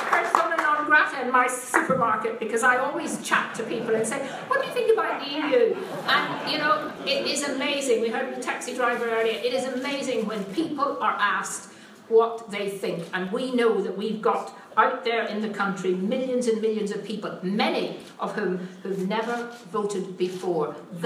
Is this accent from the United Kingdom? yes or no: yes; United Kingdom; I love my country. I'm very proud of being British.